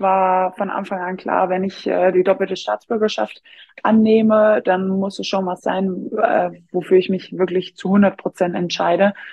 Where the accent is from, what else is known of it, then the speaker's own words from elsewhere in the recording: Belgium; moved away; und mich als Belgierin als kleines Talent erkannt haben und auch wussten, dass Handball in Belgien sehr, sehr klein ist.